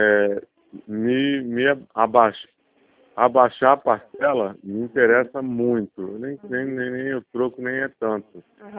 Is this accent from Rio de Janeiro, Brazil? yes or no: yes; Rio de Janeiro, Brazil; eu sou do interior do estado do Rio.